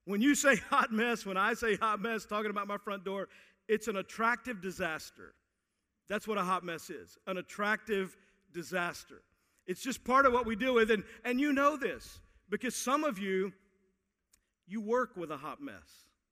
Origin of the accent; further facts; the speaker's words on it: Texas, United States; I'm from Texas, and we don't play.